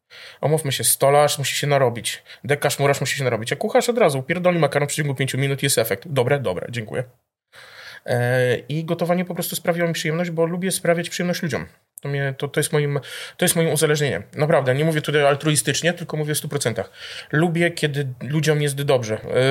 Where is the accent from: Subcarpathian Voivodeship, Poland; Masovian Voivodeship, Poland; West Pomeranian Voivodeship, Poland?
Masovian Voivodeship, Poland; Warsaw; jestem z Warszawy.